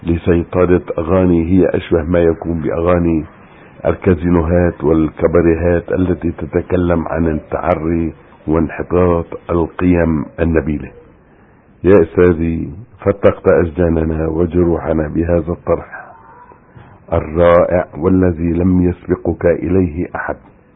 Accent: Aleppo, Aleppo Governorate, Syria; إلا من محاولات قليلة جدا، بدأها عندنا في حلب

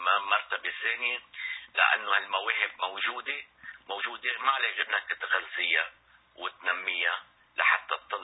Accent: Lebanon; لأنه إحنا أول شيء إحنا من لبنان من هوا شمالي

